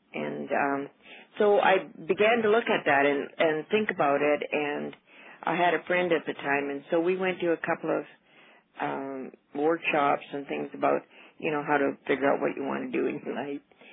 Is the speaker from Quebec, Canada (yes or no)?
no; Saskatchewan, Canada; I grew up in Royal Saskatchewan, and on a farm, well, today probably would be called a hobby farm, but on the farm that I grew up, we survived as a family of 10.